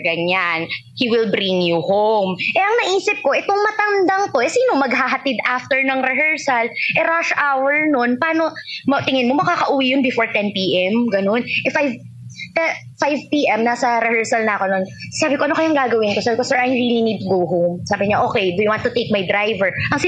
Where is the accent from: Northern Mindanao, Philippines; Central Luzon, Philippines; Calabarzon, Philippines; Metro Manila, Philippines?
Metro Manila, Philippines; Quezon City; I'm from Quezon City, okay?